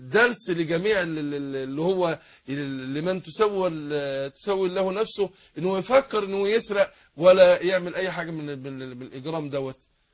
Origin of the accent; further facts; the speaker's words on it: Suez, Suez Governorate, Egypt; حصل حادثه عندنا في السويس